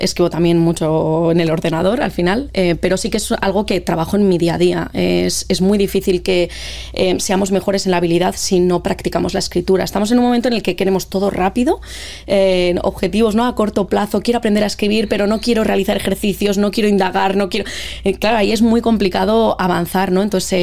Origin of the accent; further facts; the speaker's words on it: Basque Country, Spain; un mail completamente distinto a las marcas que estaban en el País Vasco, que es de donde vengo, ¿no?